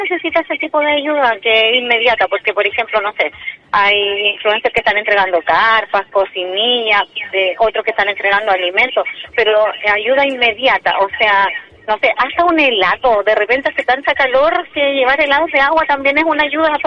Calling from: Talcahuano, Biobío, Chile; Mira, yo soy de Talcahuano.

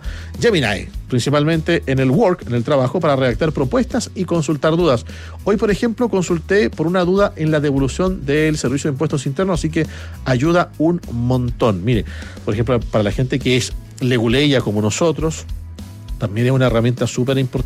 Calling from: La Florida, Santiago Metropolitan Region, Chile; de la Florida.

